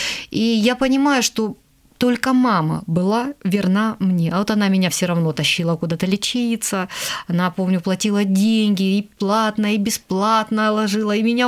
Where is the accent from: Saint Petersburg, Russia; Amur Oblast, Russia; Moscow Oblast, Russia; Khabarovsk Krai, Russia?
Khabarovsk Krai, Russia; Khabarovsk; я сама из Хабаровска